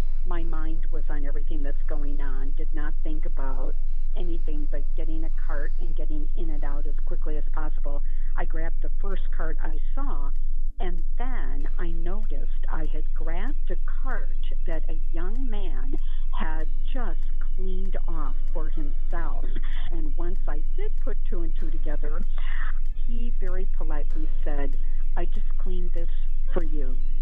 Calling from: Milwaukee, Wisconsin, United States; I'm calling from Bayview in Milwaukee

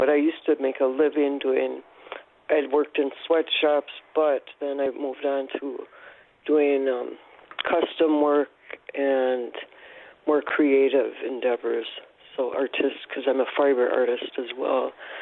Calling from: Stevens Point, Wisconsin, United States; I'm calling from Stevens Point, Wisconsin, and I've been sewing since I was about four years old.

